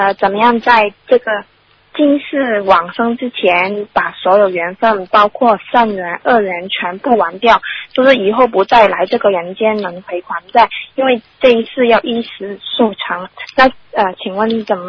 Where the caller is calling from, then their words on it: Macau; 我是从澳门那边打来的，